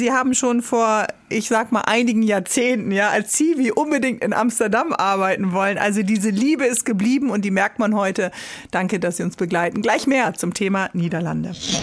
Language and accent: German; Northern Germany, Germany; was ich ja als Norddeutsche so liebe